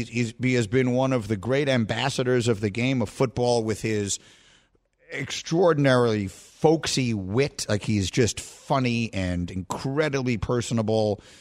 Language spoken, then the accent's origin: English; New York, United States; And this is from a kid growing up in New York who loved the Jets.